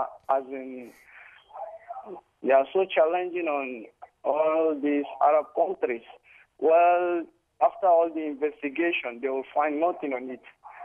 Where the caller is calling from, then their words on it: Nigeria; I'm calling from Nigeria.